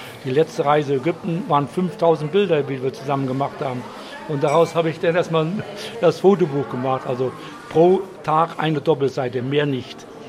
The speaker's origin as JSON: {"language": "German", "town": "Chemnitz", "region": "Saxony", "country": "Germany", "said": "ich komme aus Chemnitz und bin auch schon etliche Jahre Rentner."}